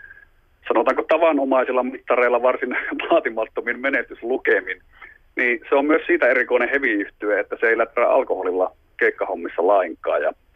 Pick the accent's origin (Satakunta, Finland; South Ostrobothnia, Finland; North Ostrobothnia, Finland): North Ostrobothnia, Finland; Raahe; Joo, ja Raahestahan tässä ollaan itsekin.